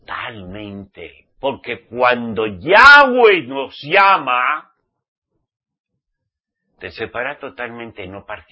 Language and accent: Spanish; Spain; yo soy español, vasco navarro soy